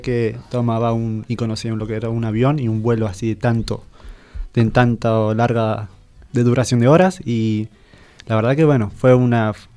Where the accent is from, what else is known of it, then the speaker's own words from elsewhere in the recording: Córdoba, Argentina; moved away; De Córdoba. Es la parte del interior de toda la Argentina. Y bueno, de ahí yo vengo.